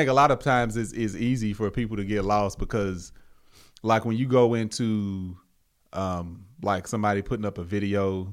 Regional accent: the South, United States; I'm from the South. Family had farms. We had cattle. We had hogs, pigs, whatever you want to call them. We had chickens, all of that. I grew up on pork chops.

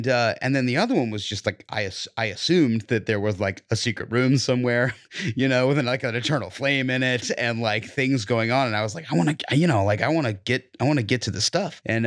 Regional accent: Georgia, United States; I'm from Northwest Georgia, and, like, so I didn't get shame, like, hammered into my head

